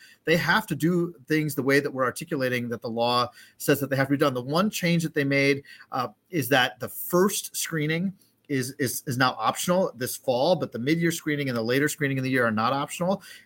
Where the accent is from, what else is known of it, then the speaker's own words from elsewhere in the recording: Wisconsin, United States; I mean, I grew up in Wisconsin. I went to public schools.